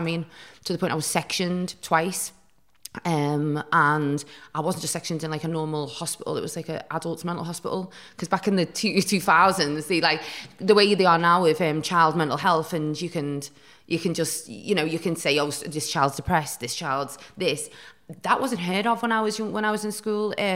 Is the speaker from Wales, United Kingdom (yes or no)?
no; Newcastle, North East England, United Kingdom; also born or lived in Chester; Well, I was born in Chester, and my mum and dad were married, and then they were in quite a volatile relationship. My mum just decided to get up and leave him, so we moved to Newcastle, where my grandma and grandpa were.